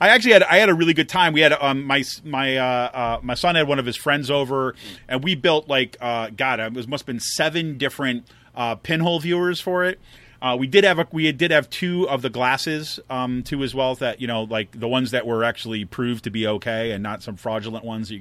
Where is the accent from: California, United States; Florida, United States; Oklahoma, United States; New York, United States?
New York, United States; Utica; it passes is almost directly over where I grew up in Utica, New York, right?